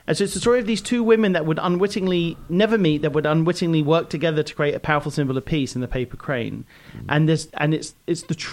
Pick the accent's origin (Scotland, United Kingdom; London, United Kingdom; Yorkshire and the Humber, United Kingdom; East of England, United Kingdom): London, United Kingdom; moved away as an adult; now in United States; Grew up in North London.